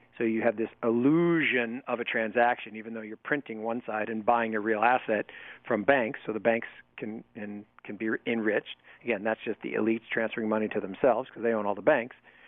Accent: Seattle, Washington, United States; Coca-Cola, when I was growing up in Seattle, I could buy a Coke at 7-Eleven for 25 cents.

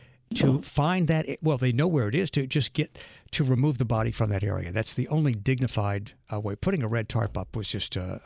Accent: New Orleans, Louisiana, United States; You know I love New Orleans. This is my hometown.

